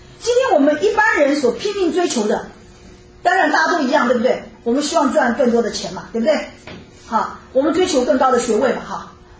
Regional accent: Taiwan; 我们从台湾来的人基本上头脑里面我们都有一些神

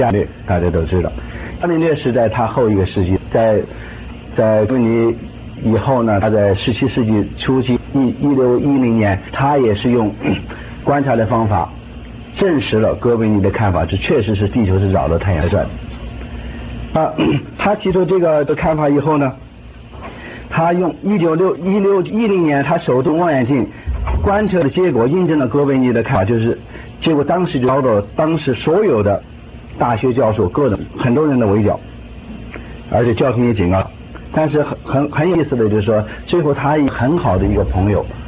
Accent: China; 我是从大陆来的

